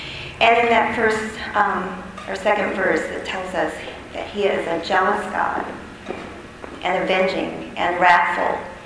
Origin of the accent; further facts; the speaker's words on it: Lawrence, Kansas, United States; from Lawrence.